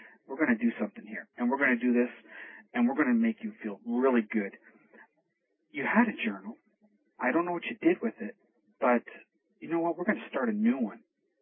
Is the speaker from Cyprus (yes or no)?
no; Canada; I'm Canadian